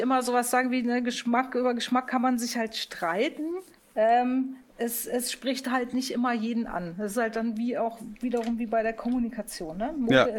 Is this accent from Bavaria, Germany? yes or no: yes; Munich, Bavaria, Germany; Ich bin ja in München aufgewachsen.